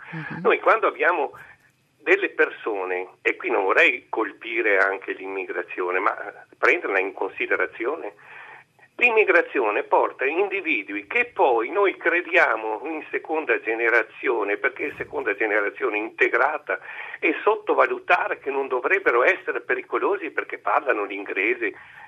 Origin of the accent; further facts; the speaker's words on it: Vighizzolo d'Este, Veneto, Italy; Vighizzolo d'Este.